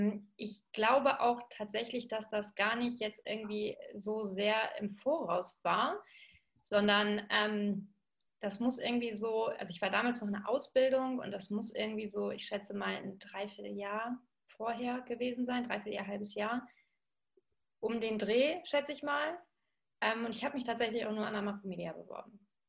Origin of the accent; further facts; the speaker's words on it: North Germany, Germany; ich bin im Norden aufgewachsen und wollte gerne auch im Norden bleiben.